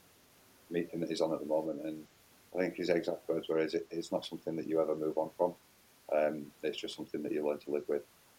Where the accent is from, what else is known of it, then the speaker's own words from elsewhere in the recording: United Kingdom; Because, you know, well, we're British at the end of the day.